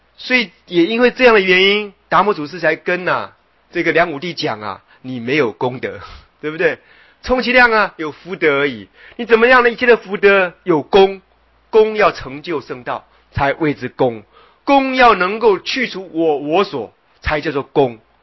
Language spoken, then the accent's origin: Chinese; China; 记得我们中国人会有一种习惯